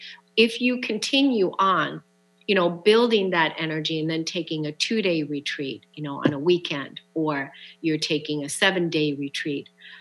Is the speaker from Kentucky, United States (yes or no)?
no; Laconia, New Hampshire, United States; here in my hometown in Laconia